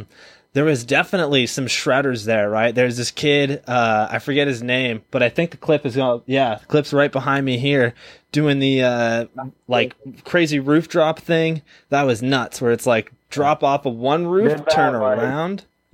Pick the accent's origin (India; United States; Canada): Canada; Kitchener, Ontario; I've only ever done them in my hometown, which is Kitchener, Ontario.